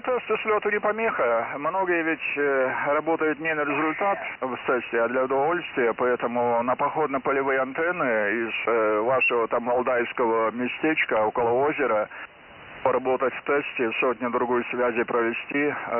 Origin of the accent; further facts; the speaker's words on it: Usadishche, Leningrad Oblast, Russia; это 43 километра отсюда, моя родная деревня Усадище.